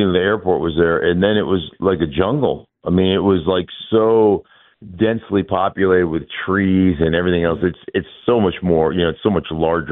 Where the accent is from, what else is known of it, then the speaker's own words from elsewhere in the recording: Alaska, United States; Growing up in Alaska. So it just is, it's just interesting. It was, Alaska is unbelievable. It's so gorgeous.